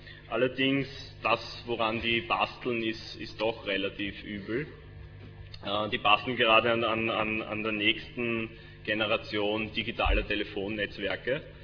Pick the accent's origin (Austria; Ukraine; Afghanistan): Austria; die Preisträger bei uns in Österreich